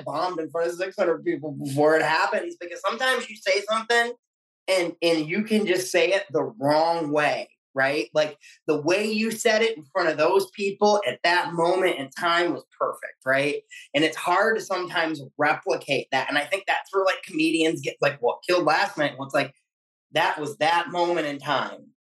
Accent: East Coast, United States; also born or lived in Adirondacks; I'm from the East Coast. I lived in the upstate New York. I lived in the Adirondacks for a long time.

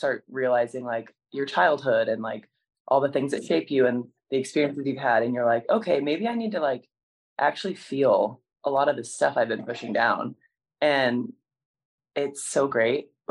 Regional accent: McAlester, Oklahoma, United States; I grew up I was born in McAllister. My sister and my father were born in Seminole, Oklahoma, like really small town.

